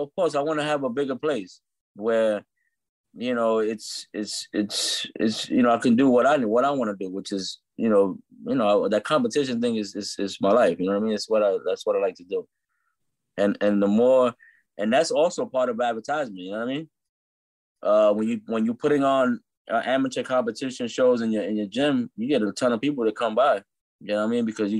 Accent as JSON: {"language": "English", "town": "Brooklyn", "region": "New York", "country": "United States", "tie": "born or raised there", "said": "I was born and raised in Brooklyn, man."}